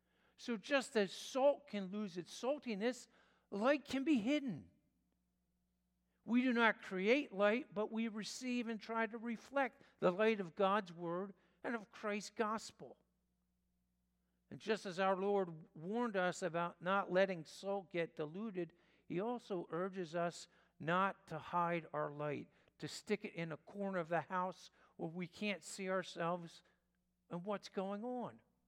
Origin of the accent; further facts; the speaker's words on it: Telford, Pennsylvania, United States; I didn't grow up in Philadelphia, grew up in the Philadelphia area. When I grew up in Telford was nowhere close to being called a suburb. It was country, but that changed.